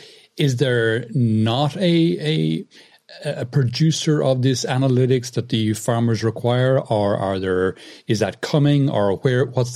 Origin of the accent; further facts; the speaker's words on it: Ireland; you can tell from my accent, as many people can, I'm sure, that I'm originally from Ireland.